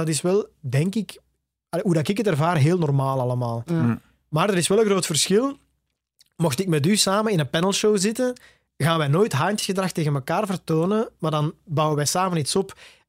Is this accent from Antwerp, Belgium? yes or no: no; Tervuren, Flemish Brabant, Belgium; mijn ouders hadden, als ik klein manneke was, hadden die in Torp Ter Vuren, waar ik opgegroeid ben, een kleine traiteurszaak